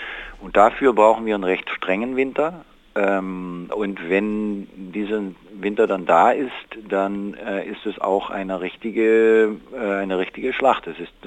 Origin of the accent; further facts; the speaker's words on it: Netherlands; Das verstehen wir als Holländer eigentlich kaum.